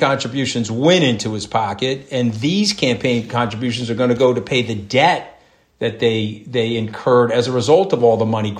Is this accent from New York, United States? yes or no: yes; New York, United States; Do you think I care? I'm a New Yorker.